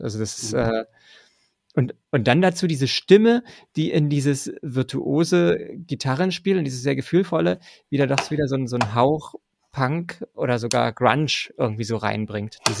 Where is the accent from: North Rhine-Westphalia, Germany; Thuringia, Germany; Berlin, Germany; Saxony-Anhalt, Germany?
Berlin, Germany; für mich als Berliner